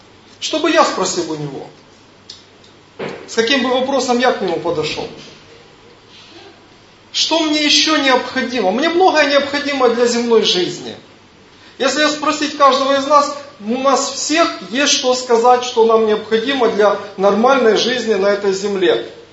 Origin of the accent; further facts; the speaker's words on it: Ukraine; Я тоже приехал с Украины. Не так давно.